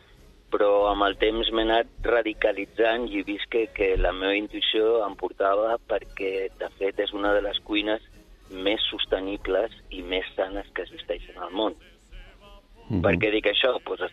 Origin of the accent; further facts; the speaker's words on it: Barcelona, Catalonia, Spain; born there; Sí, jo sóc nascut a la Barceloneta, igual que els meus pares i els avis, tots són pescadors i gent de la Barceloneta.